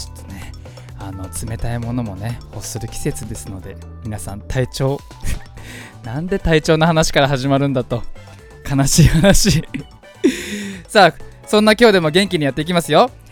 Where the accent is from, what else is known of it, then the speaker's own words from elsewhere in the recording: Fujisawa, Kanagawa, Japan; 藤沢出身の俳優タレントとして活動する私